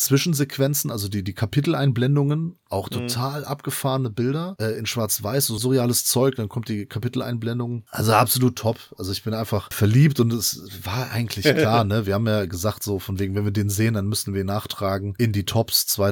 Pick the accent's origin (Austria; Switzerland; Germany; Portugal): Portugal; Wir sind keine Spanier, wir sind Portugiesen.